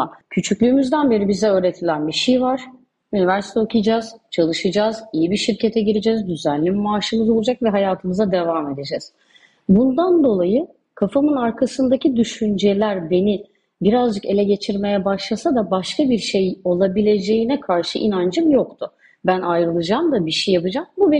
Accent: Ankara, Turkey; moved away as an adult; also born or lived in Dubai; now in Istanbul, Turkey; Ankara'da büyüyüp işte Dubai'de hayatını devam ettirmiş birisi olarak evlenip İstanbul'a taşındım.

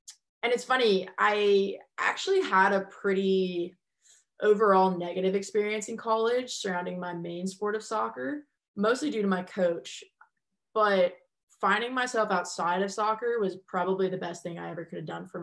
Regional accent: New Jersey, United States; So backing up a bit into my story, I'm from New Jersey, and I played really competitive national level club soccer through middle school and high school.

